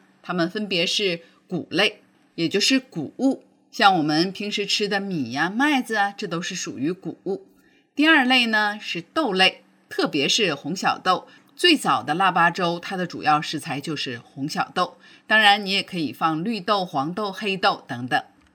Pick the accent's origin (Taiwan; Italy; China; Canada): China; now in United States; 虽然我们大家都身在美国，感受不到特别浓郁的中国年的气氛，但是作为中国人